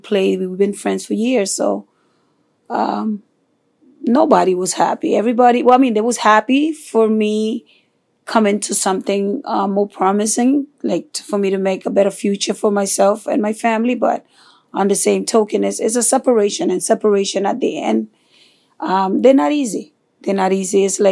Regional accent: Honduras; I was born and raised in Honduras, Central America.

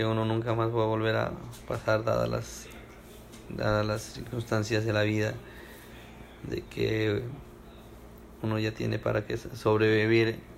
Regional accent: Ecuador; also born or lived in Zamora / Nambija; Crecí en muchas ciudades del Ecuador, empezando cuando nací en la ciudad de Zamora, Chinchipe. Desde que nací hasta la edad de 2 años viví en esa ciudad. Después con mis papás nos trasladamos a la ciudad de Nambija

